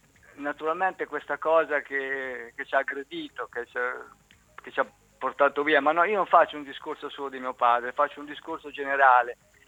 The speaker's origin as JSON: {"language": "Italian", "town": "Ancona", "region": "Marche", "country": "Italy", "tie": "born or raised there", "said": "nasco alle Grazie, cresco a Posatora e mi trasferisco ai Parioli, no, praticamente sì, sono cresciuto a Posatora. Mio padre era nato al Porto, mio padre sicuramente era un anconetano doc, una zona che distrutta dai bombardamenti del 42. Noi siamo anconetani da tanto"}